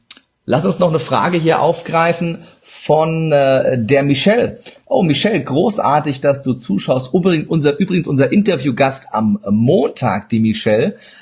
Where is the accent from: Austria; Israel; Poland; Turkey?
Turkey; German is a second language; Ich sage auch immer, ich bin Türke.